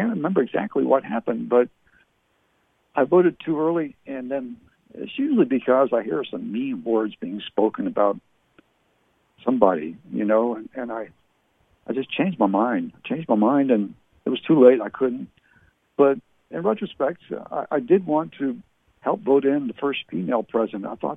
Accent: Canada; now in United States; I live here. I was born and raised in Canada. My parents were English. I'm a U.S. citizen now

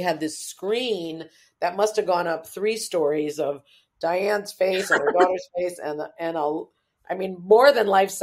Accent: Westport, United States; you know, I grew up in Westport. I've lived here my whole life.

